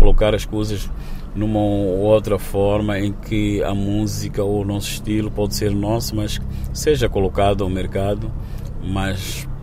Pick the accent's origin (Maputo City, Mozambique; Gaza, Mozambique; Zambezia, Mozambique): Maputo City, Mozambique; Maputo; also born or lived in Inhambane; eram músicos que cresceram no meu bairro, Chamanculo, onde eu nasci.